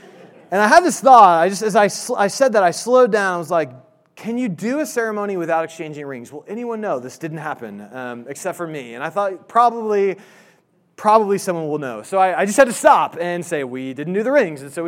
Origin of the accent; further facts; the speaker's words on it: Indianapolis, Indiana, United States; I grew up in Indianapolis. So I've been a Colts fan most of my life